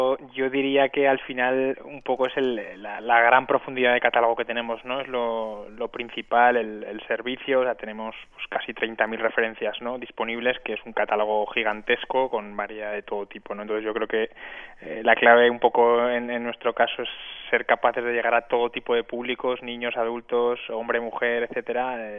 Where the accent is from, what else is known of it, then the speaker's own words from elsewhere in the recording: Huesca, Aragon, Spain; now in Zaragoza, Spain; nosotros somos de Huesca